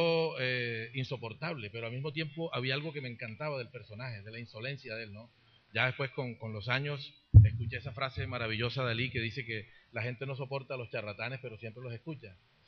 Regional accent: Arenal, Bolívar, Colombia; also born or lived in Barranquilla; Yo soy de acá, de esta región. Nací en Barranquilla, pero me crié en un pueblo que se llama Arenal, que queda una hora de acá.

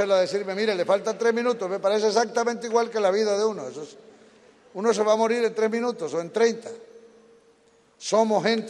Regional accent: Córdoba, Colombia; Este que yo lo oí hace muchos años de los campesinos de mi tierra en el Sinú.

